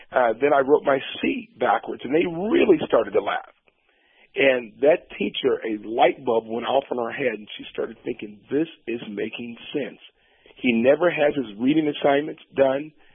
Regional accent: Portland, Oregon, United States; born there; the first in, like I said, six generations born outside of the state of Louisiana.

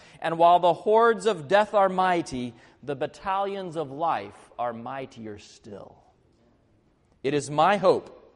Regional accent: Arkansas, United States; I lived in Arkansas, I grew up in Arkansas, and all I needed to do to raise my stock with the Filipino audience was to remind them that I came from Arkansas

